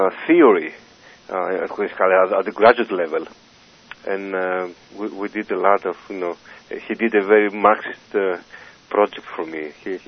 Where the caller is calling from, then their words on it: New York, United States; I'm calling from New York.